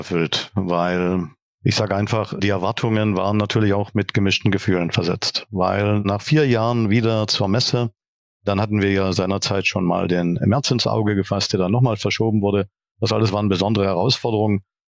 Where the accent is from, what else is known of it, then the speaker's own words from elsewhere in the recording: Saxony, Germany; born there; denn ich bin tatsächlich gebürtiger Sachse. Auch wenn man das jetzt vielleicht im Podcast nicht direkt hört.